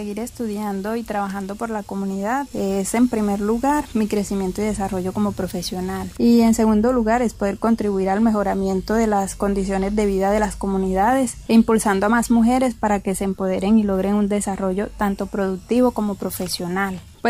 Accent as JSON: {"language": "Spanish", "town": "Caucasia", "region": "Antioquia", "country": "Colombia", "said": "soy de Caucasia, Antioquia"}